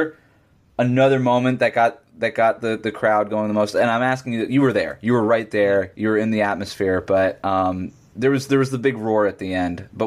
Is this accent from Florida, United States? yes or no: yes; Florida, United States; And look, I grew up in Broward County. You know, Jewish white guy from Broward County. But I've picked up Spanish by just living in South Florida a little bit.